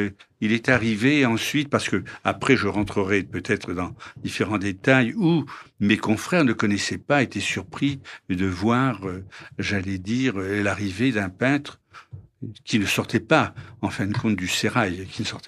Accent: Reims, Grand Est, France; je venais donc de province, de Reims, de l'École des Beaux-Arts

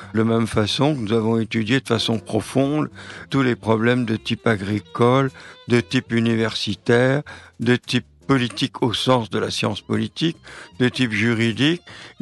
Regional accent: France; personnellement, je suis français, j'attache beaucoup d'importance à la défense de la langue française.

